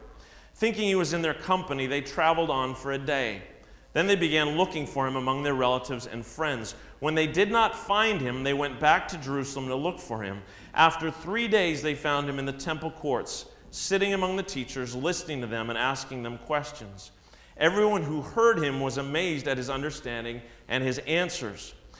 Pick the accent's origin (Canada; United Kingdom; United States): Canada; Ontario; I grew up in Southern Ontario, and every few years we would get in the car and we would drive across the country to BC where my grandparents lived and relatives.